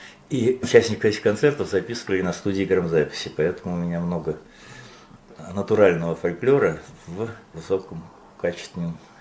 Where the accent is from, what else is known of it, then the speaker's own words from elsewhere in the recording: Moscow, Russia; войну я провел в Москве. Я родился в Москве, всю войну провел в Москве. Но я был маленьким человечком тогда